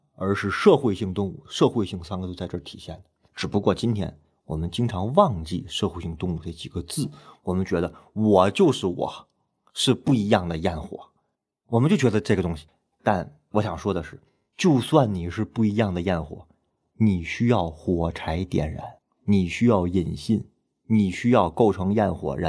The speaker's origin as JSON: {"language": "Chinese", "region": "Tianjin", "country": "China", "tie": "born or raised there", "also_born_or_lived": "Nanjing / Beijing", "said": "我是天津人，从小就喜欢吃煎饼果子，我小的时候以为全天下煎饼果子是一样的，后来我到南京发现没有这个玩意儿，后来从南京到北京"}